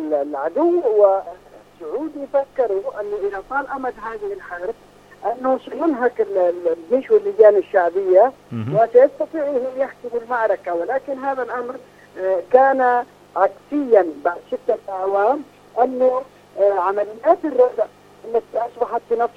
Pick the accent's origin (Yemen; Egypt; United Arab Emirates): Yemen; وبالتالي الأمر بالنسبة لنا كيمنيين، نحن مستمرين في الدفاع عن بلدنا